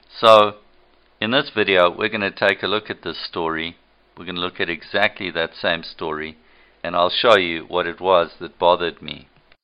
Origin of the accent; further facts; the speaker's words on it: Zimbabwe; I grew up in Rhodesia, in what had been a British colony, and I went to school at a school named after Winston Churchill.